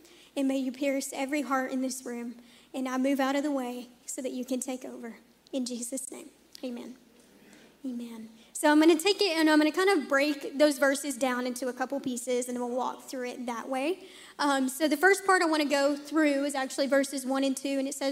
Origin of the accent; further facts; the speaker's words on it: Waverly, Tennessee, United States; also born or lived in Kennett, Missouri; I'm from Kennett, technically, Missouri. Half of my life I spent there, so I was born there, lived there for about 9 years, and then moved to Tennessee and was raised in Waverly, Tennessee until I was